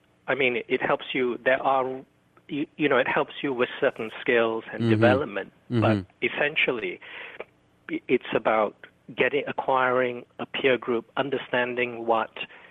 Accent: Singapore; So when I was growing up in Singapore, everyone had a Christian name or a Western name.

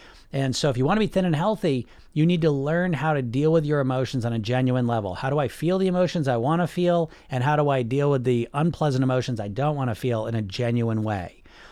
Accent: Massachusetts, United States; I'm from Massachusetts.

